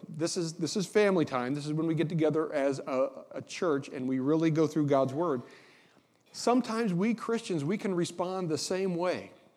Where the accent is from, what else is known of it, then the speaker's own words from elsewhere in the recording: Indiana, United States; And listen, I grew up in Indiana, but I know where I live now. I live in Buckeye country